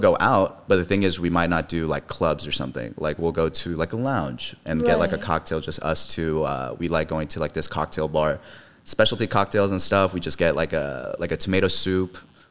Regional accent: California, United States; because I mean I'm from the Bay, so like, you know.

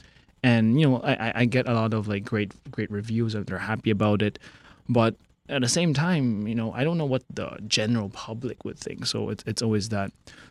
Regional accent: Hong Kong; moved away as an adult; now in Philippines; growing up in Hong Kong, I'm comfortable.

